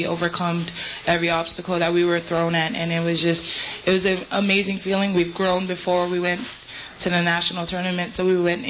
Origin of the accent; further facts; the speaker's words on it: Hawaii, United States; from Hawaii.